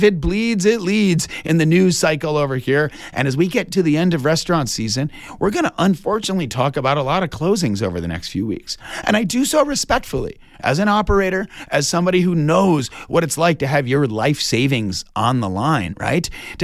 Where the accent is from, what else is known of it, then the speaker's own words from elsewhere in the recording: Detroit, Michigan, United States; Coming in absolutely last on that list was my hometown, Detroit, Michigan